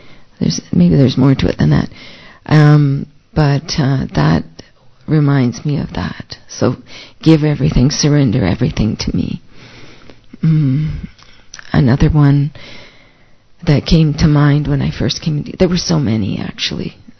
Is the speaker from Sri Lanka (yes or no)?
no; Thailand; Christian background, very strong. Like, my parents were missionaries in Thailand, so I grew up in Thailand.